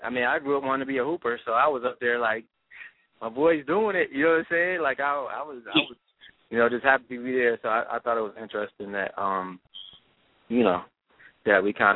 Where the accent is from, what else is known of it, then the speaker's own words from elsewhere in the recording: Lansing, Michigan, United States; now in Atlanta, United States; I'm from Lansing, Michigan.